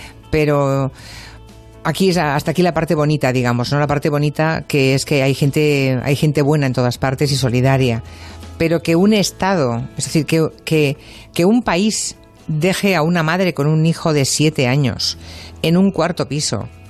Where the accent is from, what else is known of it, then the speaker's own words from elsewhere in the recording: Spain; como española me avergüenza, sinceramente.